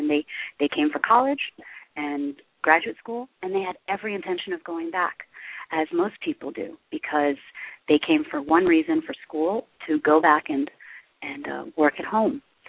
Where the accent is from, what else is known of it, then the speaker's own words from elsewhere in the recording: New York City, New York, United States; born there; But when I grew up firmly believing that I was Eritrean. I was born in New York City. I had never seen the country until I was 14, but I just walked around here like, I'm Eritrean, and no, I'm not American.